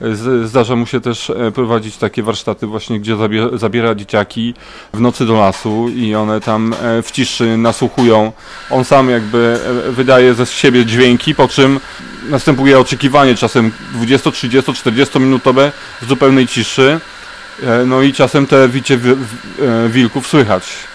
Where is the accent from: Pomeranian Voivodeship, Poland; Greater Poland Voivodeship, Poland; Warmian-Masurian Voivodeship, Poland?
Warmian-Masurian Voivodeship, Poland; Szczytno; Urodziłem się w Szczytnie, większość mojego życia to Szczytno.